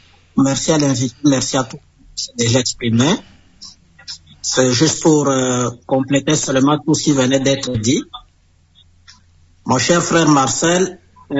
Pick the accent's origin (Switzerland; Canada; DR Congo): DR Congo; chez nous, en République démocratique du Congo, c'est regrettable de constater que nous avons tout et nous manquons de tout.